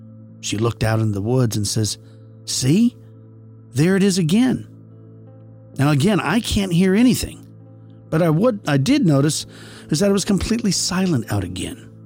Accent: Oregon, United States; born or raised there; also born or lived in Las Vegas

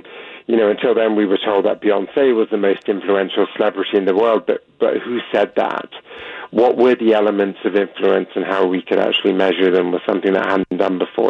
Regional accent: England, United Kingdom; I think that's fair enough. Well, at least that was until I was 11. I went to L.A. I remember my father took me to L.A. when I was 11

